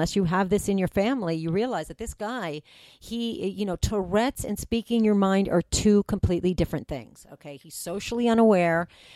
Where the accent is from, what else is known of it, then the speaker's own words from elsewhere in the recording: Massachusetts, United States; I am a Democrat. I am from Massachusetts. I was born and raised as a Democrat.